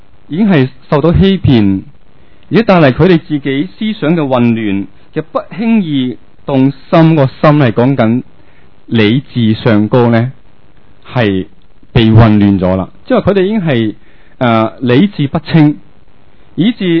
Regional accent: China; 即是我们中国人呢阴阳是要平衡要整全

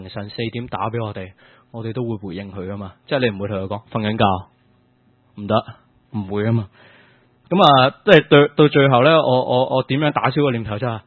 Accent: China; 即是我们中国人有句话，人在做就天在看

